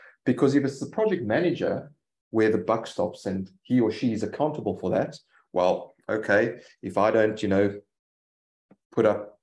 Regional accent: South Africa; Me being South African, love the rugby analogy as well.

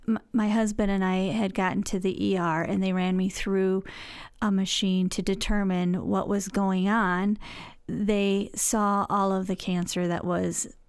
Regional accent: Mason, Michigan, United States; I grew up in Mason, Michigan, and I am currently serving Christ and my community here at Mason First Church of the Nazarene.

